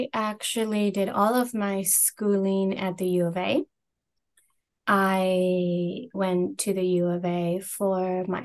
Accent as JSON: {"language": "English", "region": "southern Mexico", "country": "Mexico", "also_born_or_lived": "Sonora", "said": "My family is originally from southern Mexico. We are a migrant family. And so in the 90s, my father and my family, we migrated north to Sonora."}